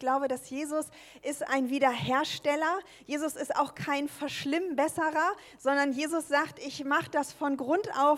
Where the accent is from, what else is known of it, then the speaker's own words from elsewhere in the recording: Wunstorf, Lower Saxony, Germany; ich komme aus Wunsdorf, das ist in der Nähe von Hannover, falls es jemand kennt, aus der K21.